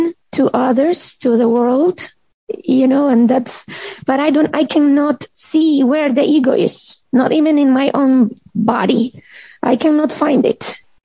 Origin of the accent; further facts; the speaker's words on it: Lima, Peru; now in United States; So when I was a Peruvian, I'm from Lima, Peru.